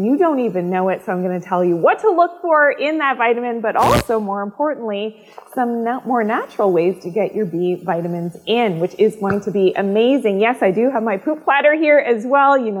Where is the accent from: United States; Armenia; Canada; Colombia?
Canada; I'm Canadian